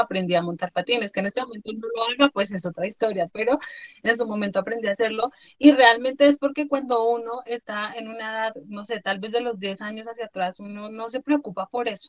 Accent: Bogotá, Colombia; also born or lived in Cauca; Yo nací en Bogotá, pues acá en Bogotá, viví acá como hasta los, no sé, 8 años tal vez. Luego me fui a vivir al Cauca y regresé ya cuando tenía 17 años.

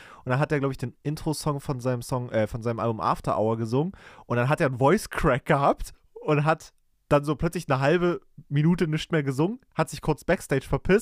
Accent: Saxony, Germany; now in Berlin, Germany; dann gucke ich manchmal auch in meiner Heimat, ob ich da nochmal was kriege. So in Leipzig oder Dresden oder so.

